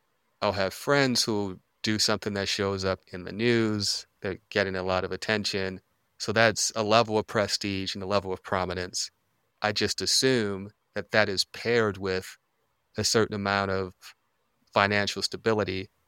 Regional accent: Baltimore, Maryland, United States; I'm from Baltimore.

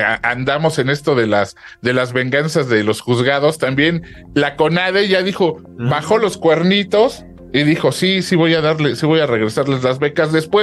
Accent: Querétaro, Mexico; señores, soy de Querétaro.

